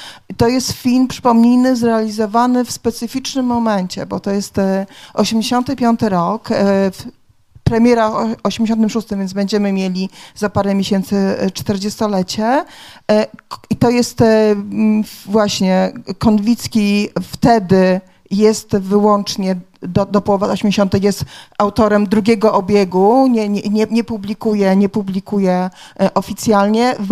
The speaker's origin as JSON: {"language": "Polish", "town": "Przemyśl", "region": "Subcarpathian Voivodeship", "country": "Poland", "said": "tym bardziej, że jestem z Przemyśla, tutaj Przemyśl udawał Wilno"}